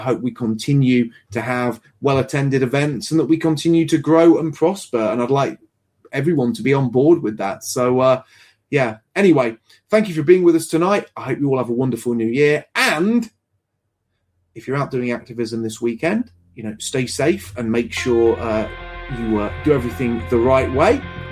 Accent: United Kingdom; But as a British guy, I don't know.

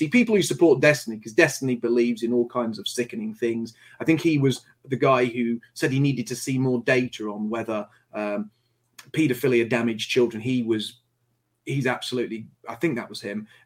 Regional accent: England, United Kingdom; but I'm English

